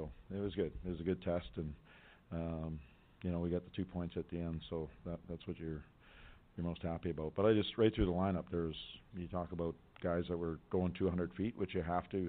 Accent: Western Canada, Canada; And you can tell I come from Western Canada with that one.

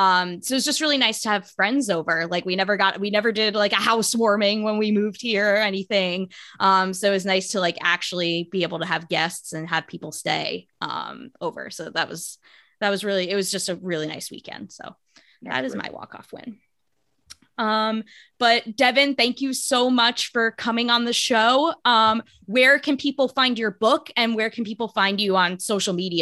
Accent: New Jersey, United States; Some of the breweries that were there included my hometown brewery from where I'm from in New Jersey, which is wild.

